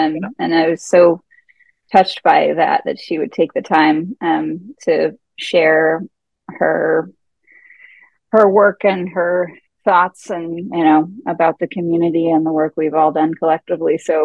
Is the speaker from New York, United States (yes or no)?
no; Atlanta, Georgia, United States; Although I grew up in Atlanta, and like in Atlanta, Valentine's Day was actually when we got to like debut our spring attire.